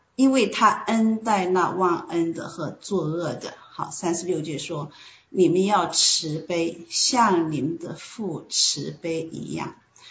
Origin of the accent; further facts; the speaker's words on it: China; 我们从小尤其是我们在中国的长大了长大的话